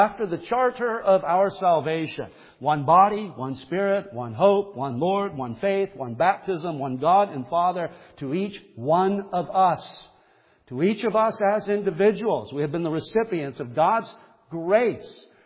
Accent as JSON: {"language": "English", "country": "United States", "said": "I see it because I'm an American, but in America, we don't use the word minister."}